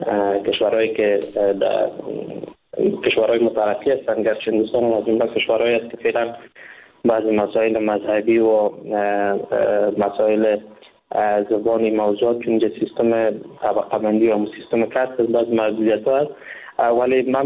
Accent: Afghanistan; now in India; وقتی که من از افغانستان این طرف آمدم، با مجردی که داخل کشور هند شدم،

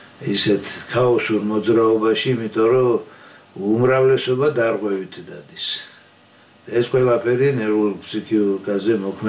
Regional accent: Tbilisi, Georgia; also born or lived in Batumi; დავიბადე ბათუმში, დავიზარდე თბილისში დედოვეში.

